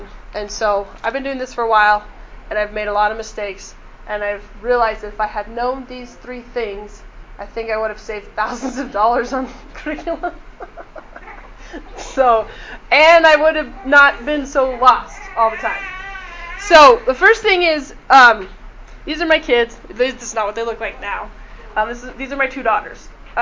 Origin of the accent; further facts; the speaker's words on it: Utah, United States; now in Louisville, United States; right now I'm from Louisville, Kentucky, but I was born and raised in Utah.